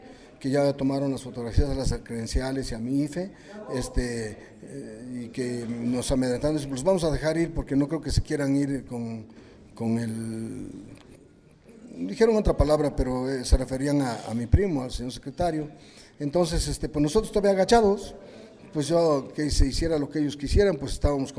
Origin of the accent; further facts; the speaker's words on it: Costa Chica, Mexico; así como mi pueblo entero, que también somos de la Costa Chica